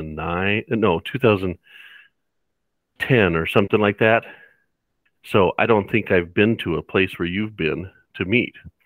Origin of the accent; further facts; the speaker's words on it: Utah, United States; also born or lived in Montana; I was born in Montana and grew up in Utah, so those are all familiar places to me.